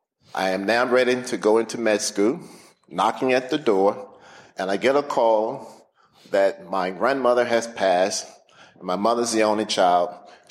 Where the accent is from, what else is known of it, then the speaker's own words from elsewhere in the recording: Houston, Texas, United States; I'm a Texan, born and raised in Houston